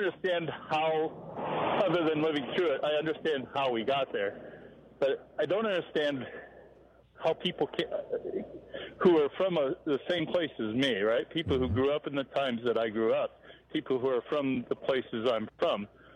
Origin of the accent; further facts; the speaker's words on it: Iowa, United States; I was born and raised in Iowa in the Midwest in a small city.